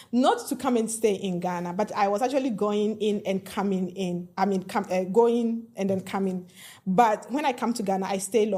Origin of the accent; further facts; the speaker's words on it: Belgium; I'm from Belgium, of course